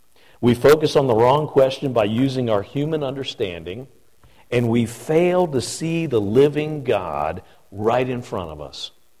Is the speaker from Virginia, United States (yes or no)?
yes; Norfolk, Virginia, United States; accent: Norfolk, Virginia; And just by my voice and my strange accent that I have from Norfolk, Virginia